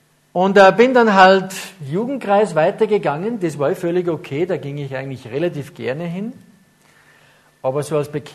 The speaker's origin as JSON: {"language": "German", "town": "Ramsau", "region": "Styria", "country": "Austria", "tie": "born or raised there", "said": "ich bin ja in der Ramsau aufgewachsen, da in der evangelischen Kirche, die ist extrem konservative Kirchengemeinde."}